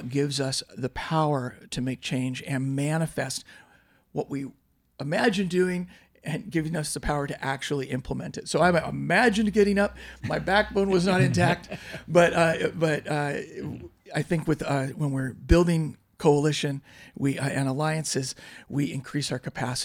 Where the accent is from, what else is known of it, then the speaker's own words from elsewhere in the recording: Pacific Northwest, United States; Growing up in the Pacific Northwest, feeling very connected to this place